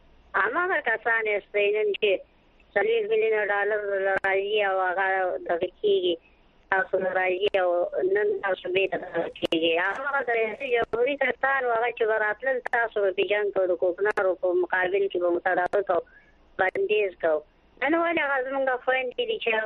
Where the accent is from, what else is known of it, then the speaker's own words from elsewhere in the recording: Afghanistan; موږ خو افغانان یو الحمدلله د یوې کلمې د لاندې ژوند کوو